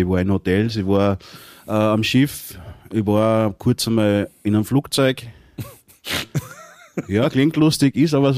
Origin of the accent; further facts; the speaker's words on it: Vienna, Austria; born there; gebürtig bin ich eigentlich aus Wien.